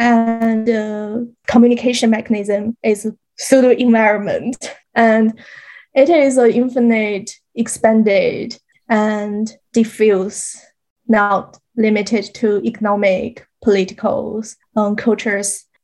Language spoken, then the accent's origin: English; Harbin, Heilongjiang, China; I grew up in China, but my hometown is called Harbin, and Harbin is a mixed culture city.